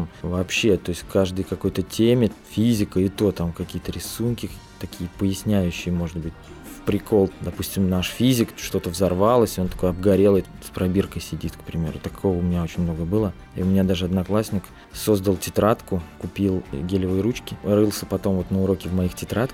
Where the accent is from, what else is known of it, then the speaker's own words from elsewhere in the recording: Tver Oblast, Russia; now in Saint Petersburg, Russia; Вообще я из Тверской области сам. Попал в Питер. А в Питере я работал на заводе год.